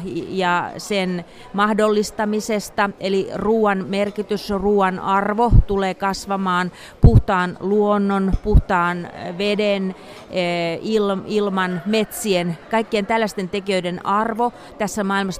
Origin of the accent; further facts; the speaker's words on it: South Savo, Finland; Olen vain vaihtanut kylää, että asun nyt toisella kylällä kuin mitä asuin silloin lapsuudessani, mutta täällä Etelä-Savossa.